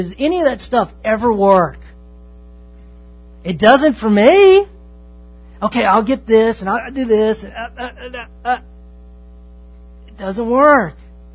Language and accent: English; Texas, United States; Growing up in East Texas, there's a few things that young gentlemen like